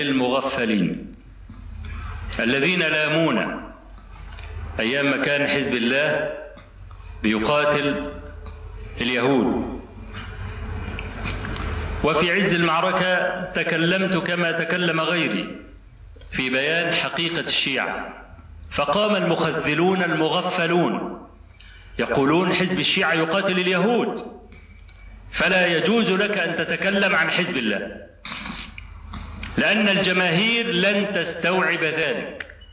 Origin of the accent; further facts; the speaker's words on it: Egypt; انا عايز اعرف نجم البحوث الاسلامية ده شغلته ايه هنا عندنا في مصر؟